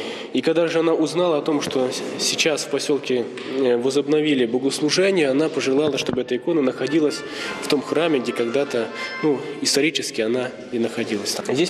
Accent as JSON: {"language": "Russian", "town": "Pochaiv", "region": "Ternopil Oblast", "country": "Ukraine", "tie": "born or raised there", "said": "я сам родом с Почаева"}